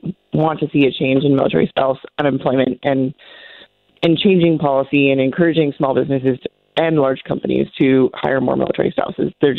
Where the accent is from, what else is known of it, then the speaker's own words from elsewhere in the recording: Montana, United States; So I'm from Montana